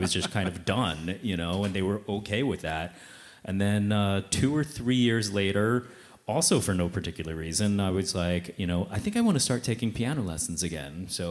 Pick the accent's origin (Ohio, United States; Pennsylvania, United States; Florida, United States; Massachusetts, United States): Pennsylvania, United States; Bala Cynwyd; I did. I grew up in Ballachinwood, and this is kind of where I started my musical journey.